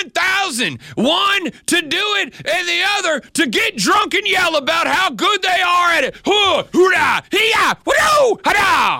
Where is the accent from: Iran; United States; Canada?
United States; Louisiana; as I have told you guys on the show before, I'm from Louisiana, obviously, so a good chunk of my family are LSU fans, went to LSU.